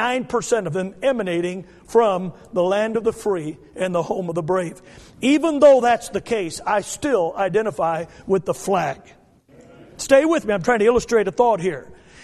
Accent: United States; Even though I love America and I identify myself as an American, there are a lot of negative and bad sides to our country.

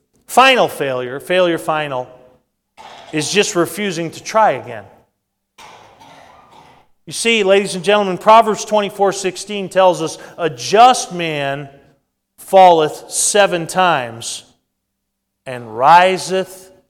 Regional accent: New England, United States; I grew up in New England and had the privilege of watching the Boston Celtics when Larry Bird played for Boston.

